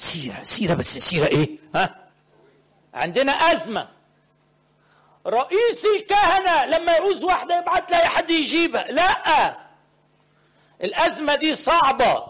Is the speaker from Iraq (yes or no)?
no; Upper Egypt, Egypt; عندنا في الصعيد يقول الرجل فجر مرته تموت